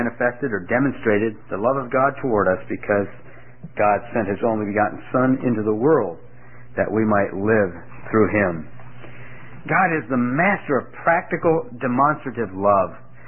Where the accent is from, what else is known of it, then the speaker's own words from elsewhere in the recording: Italy; I remember as a kid growing up in Italy. My parents were missionaries in Italy, and we didn't have many opportunities to do many things as kids. We lived in an apartment building up on the 8th floor